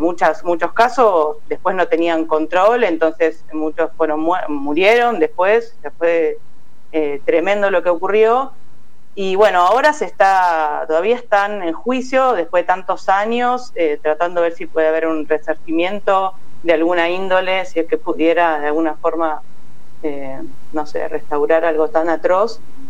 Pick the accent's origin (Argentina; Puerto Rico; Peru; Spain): Argentina; Yo soy argentina, sí